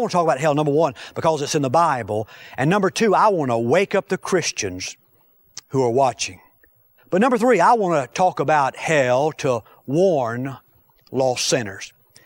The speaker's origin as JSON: {"language": "English", "town": "Fort Smith", "region": "Arkansas", "country": "United States", "tie": "born or raised there", "said": "In Franklin County, Arkansas, near my hometown of Fort Smith, several years ago, an oil well exploded."}